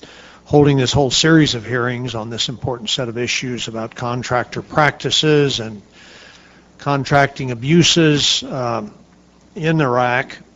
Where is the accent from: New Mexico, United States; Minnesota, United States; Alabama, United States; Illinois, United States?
New Mexico, United States; Silver City; I know Ed Sanchez is from my hometown of Silver City, New Mexico